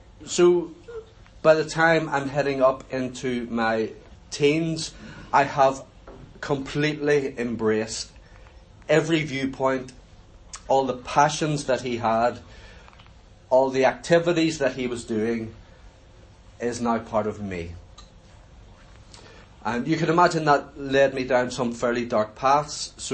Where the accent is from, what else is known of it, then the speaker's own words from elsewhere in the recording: Belfast, Northern Ireland, United Kingdom; when I was about 4 years old, we were brought up in a part of Belfast called Sandy Row, very staunchly loyalist area.